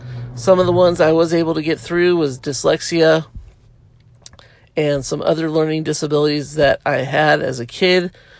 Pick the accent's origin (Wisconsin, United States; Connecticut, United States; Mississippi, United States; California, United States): California, United States; Laguna Beach; Found out we had a common friend in Eric Christensen, who I grew up with in Laguna Beach, California, skimboarding and surfing with Eric all the time.